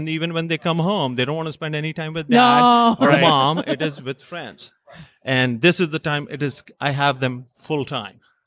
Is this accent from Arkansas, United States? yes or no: no; California, United States; We are from California.